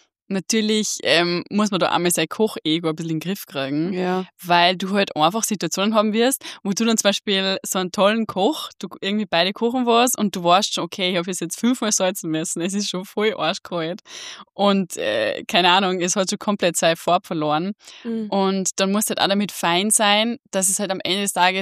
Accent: Austria; dass ich die einzige Österreicherin bin

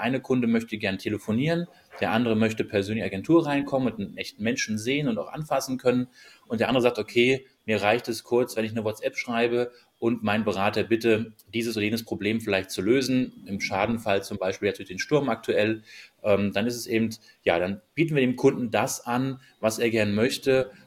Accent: Maintal, Hesse, Germany; bin 44 Jahre alt, verheiratet, drei Kinder, komme aus dem Raum Frankfurt, aus dem schönen Maintal, direkt am Main.

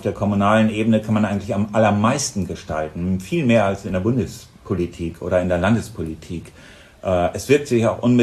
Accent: Buchholz, Lower Saxony, Germany; ich bin 57 Jahre alt, Bürgermeister der Stadt Buchholz. Ich komme aus Buchholz, bin hier zur Schule gegangen, habe hier mein Abi gemacht am Gymnasium am Kattenberg

